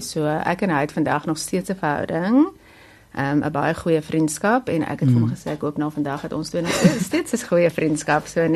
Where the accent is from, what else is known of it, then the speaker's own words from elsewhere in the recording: Namibia; Ja, ek kom oorspronklik van Namibia af